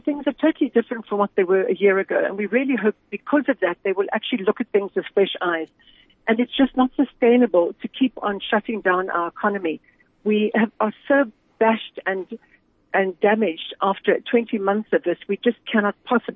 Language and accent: English; South Africa; So the alcohol, as a South African, we're just so, it's just part of our culture